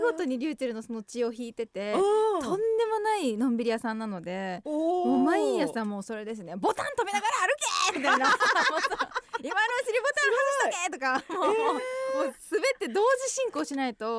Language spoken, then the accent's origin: Japanese; Osaka, Japan; moved away as an adult; 言っても大阪に18までしかいなかったから